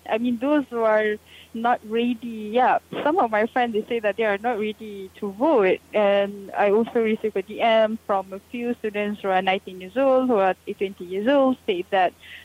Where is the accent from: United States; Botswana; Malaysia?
Malaysia; this is our right as a youth and our right as a Malaysian citizen.